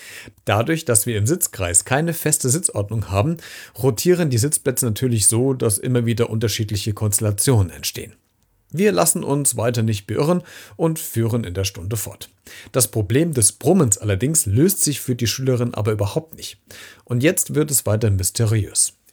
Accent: Hesse, Germany; accent: Hessian; Mein hessischer Dialekt war zu stark

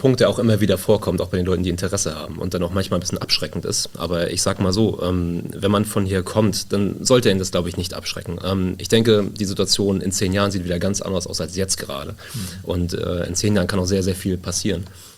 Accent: Wismar, Mecklenburg-Vorpommern, Germany; now in Greifswald, Germany; Ich bin interessanterweise in Bad Klein geboren. Ach. Und habe eigentlich den Großteil meines Lebens dann in Wismar und hier in der Region verbracht. Mhm. Jetzt seit 2012 lebe ich auch in Greifswald.

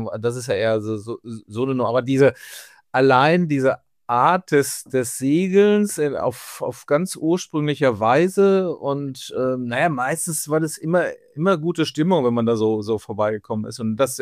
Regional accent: Duisburg, North Rhine-Westphalia, Germany; ich komme ja nur aus NRW und Duisburg

